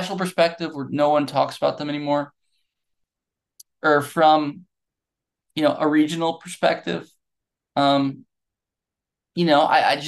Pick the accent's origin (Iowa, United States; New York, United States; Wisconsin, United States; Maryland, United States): New York, United States; Syracuse; I come from Syracuse and we're lucky we're still in the ACC.